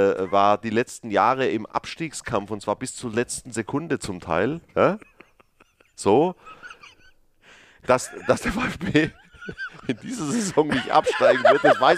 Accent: Ulm, Baden-Württemberg, Germany; Da, wo ich herkomme, aus dem Schwabenland.

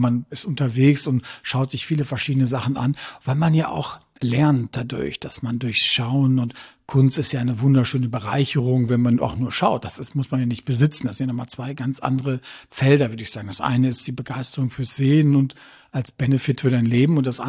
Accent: Münster, North Rhine-Westphalia, Germany; ich komme ja aus Münster

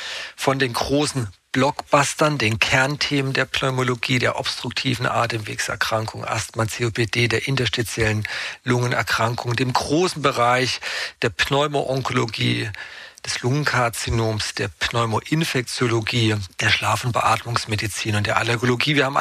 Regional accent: Mannheim, Baden-Württemberg, Germany; born there; now in Radebeul, Germany; Ich bin ja gebürtiger Mannheimer, wohne jetzt seit 20 Jahren in Dresden oder bei Dresden in Radebeul.

